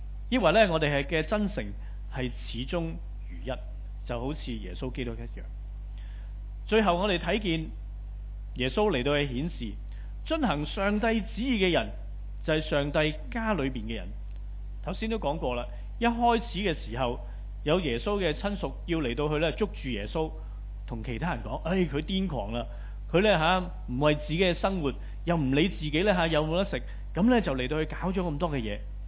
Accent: Guangdong, China; 就是用我们广东人一句俗语来说，鬼打鬼。

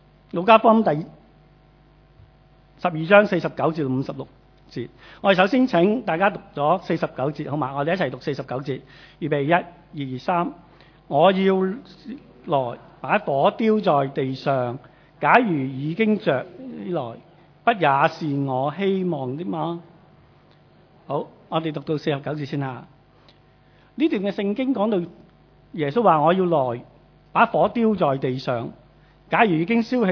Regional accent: Guangdong, China; 我们广东人的讲法就是很远的意思

